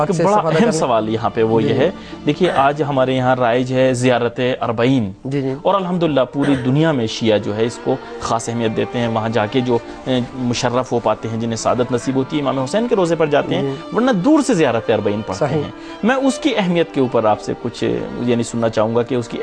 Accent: India; میرا تعلق تو ہندوستان سے ہے

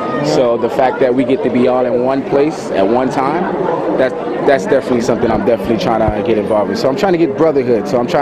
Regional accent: Florida, United States; also born or lived in Jamaica; now in Dearborn, United States; I am actually originally Jamaican, but I'm from Florida, but right now I'm in Dearborn.

